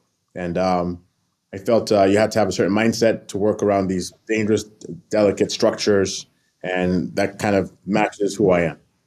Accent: New York City, New York, United States; now in St. Louis, United States; You know, I'm born in Brooklyn. I was raised in New York.

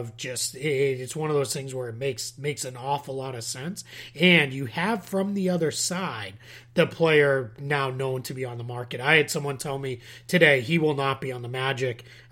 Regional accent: Boston, Massachusetts, United States; accent: Boston; My Boston accent just slipped out there pretty good.

